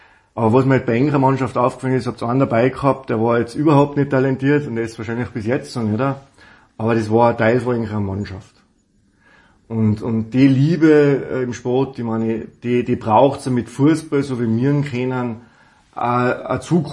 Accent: Austria; bei uns in Österreich

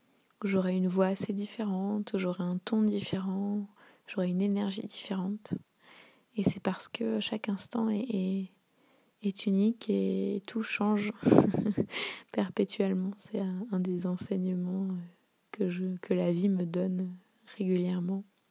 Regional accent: Paris, Île-de-France, France; J'étais à Paris, j'ai grandi à Paris

